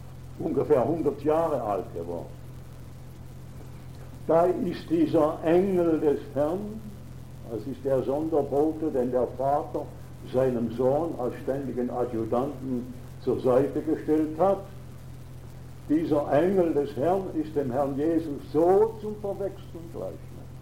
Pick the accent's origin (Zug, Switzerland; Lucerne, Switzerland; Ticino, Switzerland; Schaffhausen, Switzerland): Schaffhausen, Switzerland; ich als Schaffhauser habe immer nicht wie die Deutschen Rache gesagt, sondern Rache.